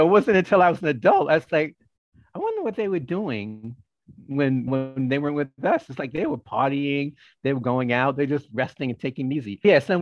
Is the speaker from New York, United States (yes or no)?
yes; Brooklyn, New York, United States; born there; But yeah, I was born in Brooklyn at Brooklyn Jewish Hospital right there in Prospect Heights.